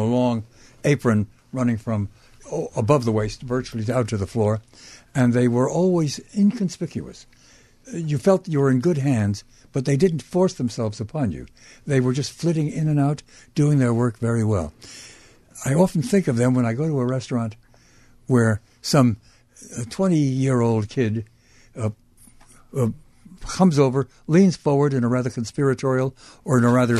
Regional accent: Brooklyn, New York, United States; When I was a little boy growing up in Brooklyn, my father, who loved to dine out, would often take us to a place called Luchow's.

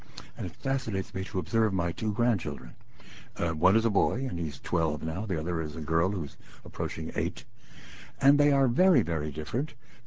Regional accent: Brooklyn, New York, United States; When I was a little boy growing up in Brooklyn, New York, and going to PS 205, there were different tracks.

